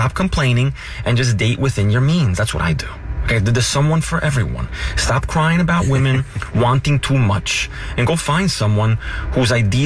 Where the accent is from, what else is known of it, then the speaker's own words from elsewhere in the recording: New Jersey, United States; But I'm from Jersey. I'm not from Monte Carlo, and that's okay.